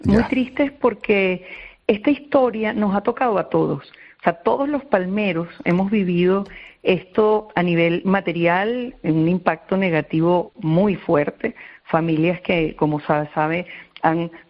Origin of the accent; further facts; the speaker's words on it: Venezuela; Yo soy venezolana palmera. Nosotros en Venezuela tuvimos una tragedia inmensa en Vargas.